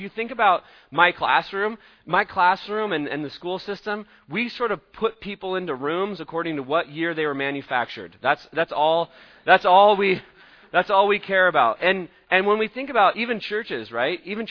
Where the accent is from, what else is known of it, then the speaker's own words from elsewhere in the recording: Eugene, Oregon, United States; I don't say it's diverse just because I'm from Eugene, okay?